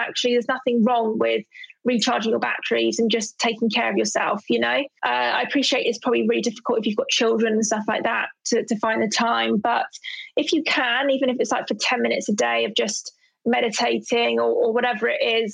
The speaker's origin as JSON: {"language": "English", "region": "London", "country": "United Kingdom", "said": "So I'm from Southeast London, and I always remember when I had a really bad breakout, I was walking through Peckham one day."}